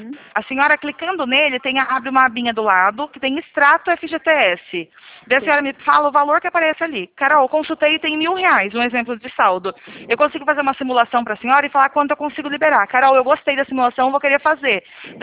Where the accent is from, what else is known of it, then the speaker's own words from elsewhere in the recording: Piracicaba, São Paulo, Brazil; Eu sou de Piracicaba.